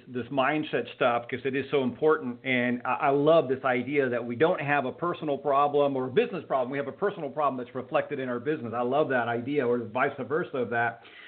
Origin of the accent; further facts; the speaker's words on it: Cuba; we came from Cuba, and you know, very similar. My parents were entrepreneurs